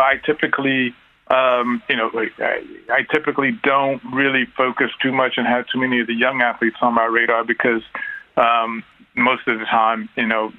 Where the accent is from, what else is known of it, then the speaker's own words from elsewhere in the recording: Texas, United States; the University of Texas, which is in my home state of Texas.